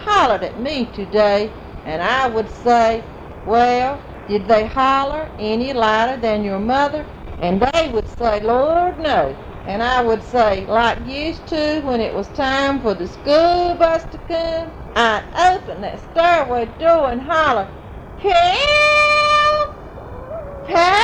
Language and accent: English; Four Oaks, North Carolina, United States; from Four Oaks, North Carolina